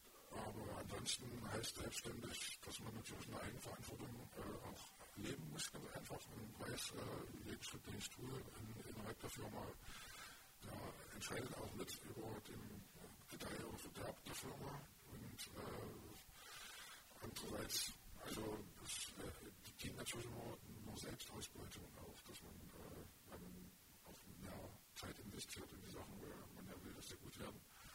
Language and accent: German; Germany; Und damit seid ihr aufgewachsen und im Alter war es in der DDR mit mir als Stift.